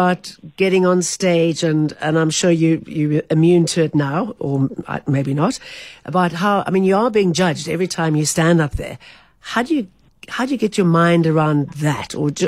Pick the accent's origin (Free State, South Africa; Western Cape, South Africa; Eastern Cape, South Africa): Free State, South Africa; Sasolburg; You know, I grew up in Sasselburg, and there was the most amazing theater there.